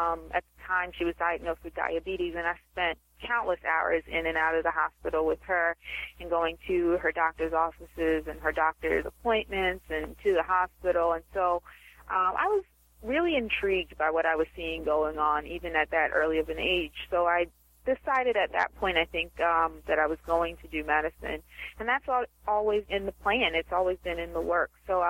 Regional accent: Baltimore, Maryland, United States; Well, as you stated, I am from Baltimore. I was born and raised here

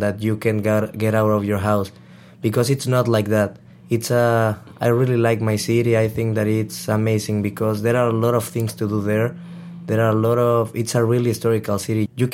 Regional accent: Mexico City, Mexico; English is a second language; I'm 17 years old. I'm from Mexico City.

